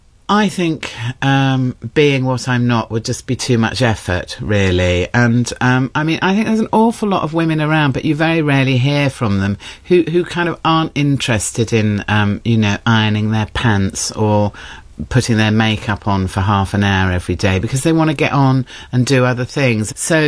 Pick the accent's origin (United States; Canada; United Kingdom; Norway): United Kingdom; South East England; I was brought up in Kent, in the Weald of Kent, in a little village. I had a pretty idyllic upbringing.